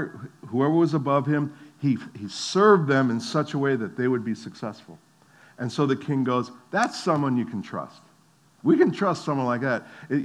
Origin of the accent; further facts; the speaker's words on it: New Jersey, United States; And of course, not only do I not know Jesus, but I'm from New Jersey.